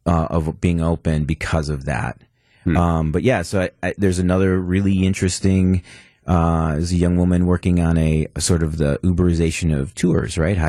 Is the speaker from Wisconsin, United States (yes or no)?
yes; Milwaukee, Wisconsin, United States; born and raised in Milwaukee, MPS grad, super proud of all of that.